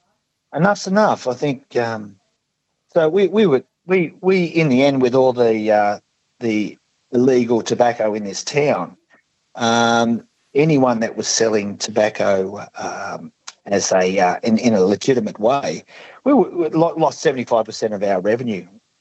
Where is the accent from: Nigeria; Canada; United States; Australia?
Australia; New South Wales; so with the tobacco, particularly in my hometown, etc., like the tobacco laws in New South Wales are written in the health regulations.